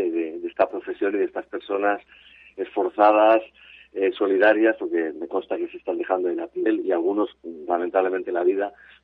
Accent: Barcelona, Catalonia, Spain; toda la sangre albaceteña, porque yo nací en Barcelona, soy catalán, casual, porque mi padre estaba a punto de ir a Toledo a trabajar y al final de ir a Barcelona y yo pues Albacete, bueno, es mi provincia

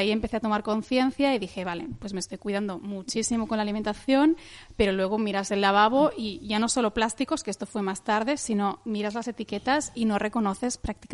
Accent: El Vendrell, Catalonia, Spain; also born or lived in Barcelona; Nací en Barcelona y a los 6-7 años me fui a la costa, al Vendrell.

